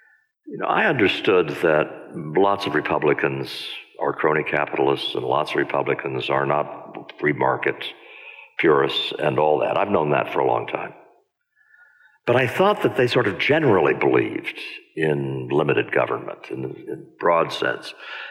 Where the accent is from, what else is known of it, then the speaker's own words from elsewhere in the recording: Newton, Iowa, United States; The way it manifested itself when I grew up in Newton, Iowa in the 1950s